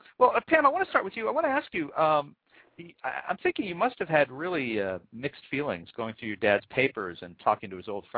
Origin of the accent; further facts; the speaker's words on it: New Jersey, United States; growing up in New Jersey many, many years ago.